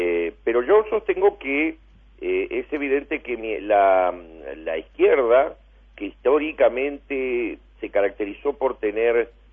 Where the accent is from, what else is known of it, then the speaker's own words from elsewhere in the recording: Uruguay; en una economía como la uruguaya, donde todos sabemos que dependemos absolutamente de factores externos